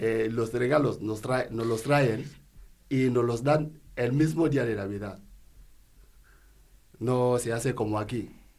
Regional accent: Cameroon; En mi pueblo, por ejemplo, no tenemos una parroquia.

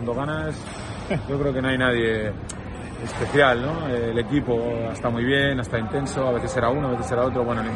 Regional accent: Bilbao, Basque Country, Spain; para nosotros que somos aquí de Vizcaya, Bilbao, pues ganarlo siempre es bonito

